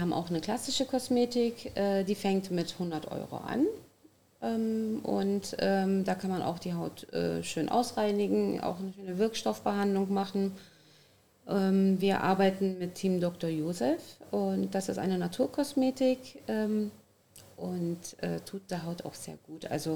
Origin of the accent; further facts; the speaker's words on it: Berlin, Germany; born there; also born or lived in Turkey; Ich bin in Berlin geboren. Ja, aber ich habe immer gewechselt. Ich war mal in der Türkei, mal hier, also 2 Jahre drüben, 2 Jahre hier.